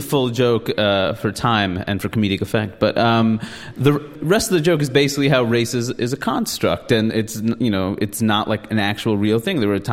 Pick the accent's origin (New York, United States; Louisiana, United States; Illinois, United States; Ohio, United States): New York, United States; New York City; I didn't know any white people. Like, I did, but like, when they'd ask me where I was from, I'd say India, even though I grew up in Flushing or whatever